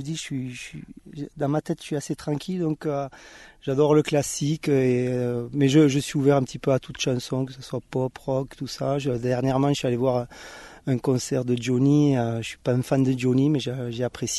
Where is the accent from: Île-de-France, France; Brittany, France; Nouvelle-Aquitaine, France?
Île-de-France, France; Paris; born there; Je suis pourtant pas trop lausérien parce que je suis né à Paris, parce que mes parents sont partis à l'époque à Paris travailler. Mais j'ai mes racines ici